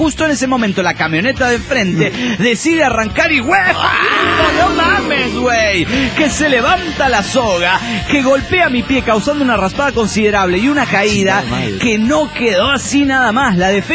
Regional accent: Mexico; Yo siendo mexicano y católico, porque yo también nací el 12 de diciembre

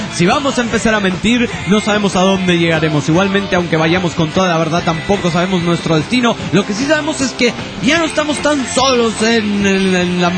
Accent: Necochea, Buenos Aires Province, Argentina; me voy a estudiar a Mar del Plata, y yo soy de Necochea

